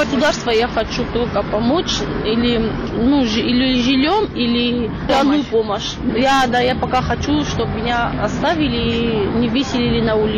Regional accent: South Ossetia, Georgia; now in Russia; Мы сами тоже родом с Южной Осетии.

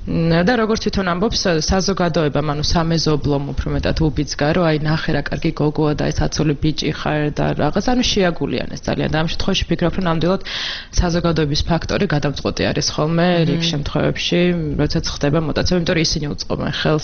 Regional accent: Imereti, Georgia; მე თვითონ იმერეთიდან ვარ

